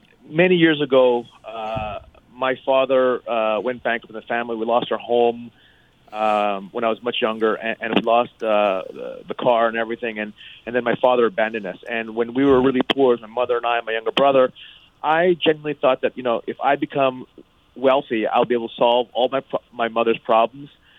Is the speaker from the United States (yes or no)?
no; Thailand; ever since I was a kid growing up in Thailand.